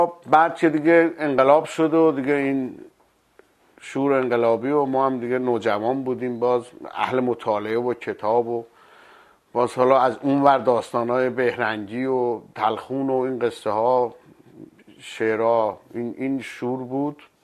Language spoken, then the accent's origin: Persian; Jolfa, East Azerbaijan, Iran; born there; من در حقیقت در جلفا به دنیا اومدم. من جلفا یه شهر مرزیه